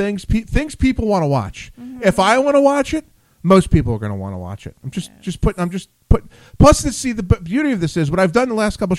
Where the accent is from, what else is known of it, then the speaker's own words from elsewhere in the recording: Princeton, New Jersey, United States; born there; I was born in Princeton Hospital, so I guess you could say Central Jersey.